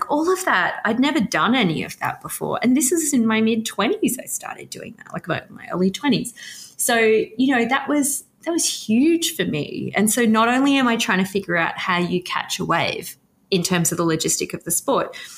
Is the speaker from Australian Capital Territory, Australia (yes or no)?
no; New South Wales, Australia; when I went back to my hometown, I was there and there was this graffiti one day I saw saying, "Save Broken Head," my local beach